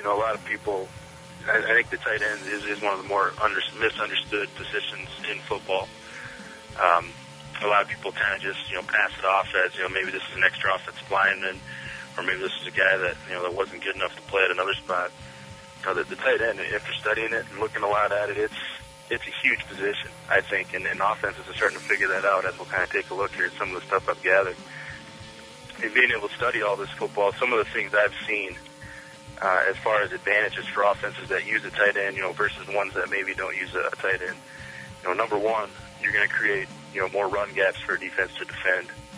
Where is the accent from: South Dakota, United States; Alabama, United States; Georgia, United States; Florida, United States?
South Dakota, United States; I was actually a head strength and conditioning guy at my hometown high school in South Dakota